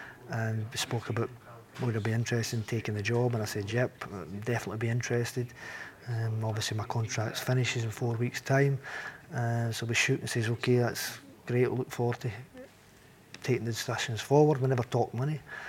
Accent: Galashiels, Scotland, United Kingdom; Gregor was from my hometown. Aye. Yep, Gala Shields.

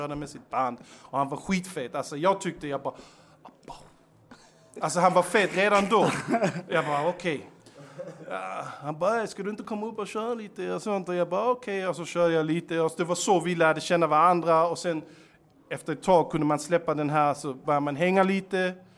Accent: Denmark; Men eftersom jag var dansk så hängde jag fortfarande rätt mycket i Danmark.

